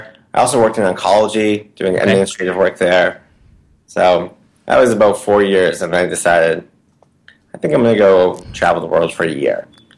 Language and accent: English; United States; Yeah, well, you know, as an American, I only get 2 weeks vacation a year.